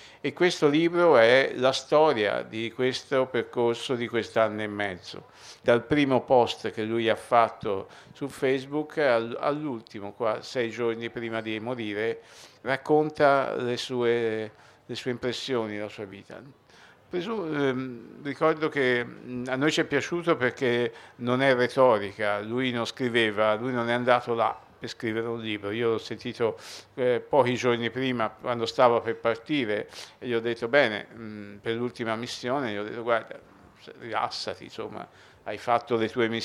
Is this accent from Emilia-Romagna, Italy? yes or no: no; Florence, Tuscany, Italy; io vengo da Firenze